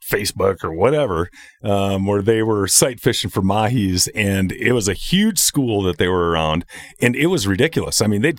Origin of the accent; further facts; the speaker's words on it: Minnesota, United States; And of course, I'm born and raised in Minnesota, so when I get to the ocean, I want to go for sharks.